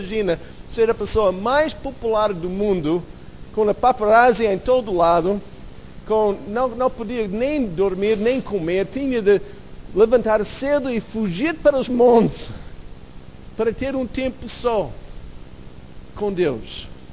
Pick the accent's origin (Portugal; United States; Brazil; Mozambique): United States; Alaska; Portuguese is a second language; Eu lembro, em Alasca, onde eu fui criado, nós temos muito espaço e poucas pessoas.